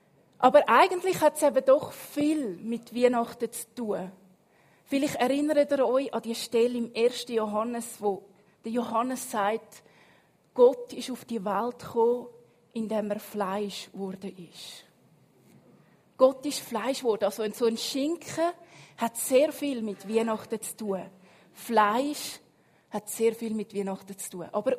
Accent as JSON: {"language": "German", "country": "Switzerland", "said": "Jetzt wir als Schweizer, wenn wir so die Bibel lesen, tun wir gerne so die Namens- und Ahnenregister überspringen"}